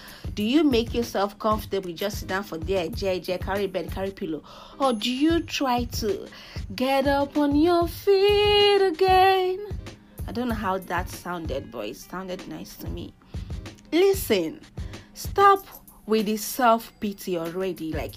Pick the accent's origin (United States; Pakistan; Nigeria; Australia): Nigeria; accent: Igbo; Anytime I want to speak a tiny bit of Yoruba, my Igbo accent, fiam, just pops up.